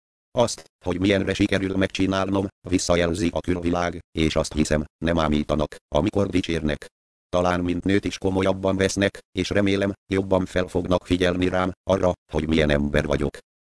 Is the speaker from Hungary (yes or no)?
yes; Berettyóújfalu, Hajdú-Bihar, Hungary; now in Budapest, Hungary; Mivel Berettyóújfaluról jöttem fel Budapestre, természetszerűleg nem lehetett helyismeretem.